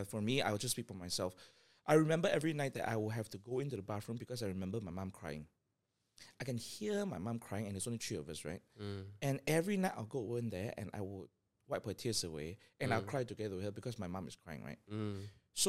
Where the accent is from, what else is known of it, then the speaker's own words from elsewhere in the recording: Sabah, Malaysia; So I grew up in Sabah, and I grew up in a non-believing family, obviously.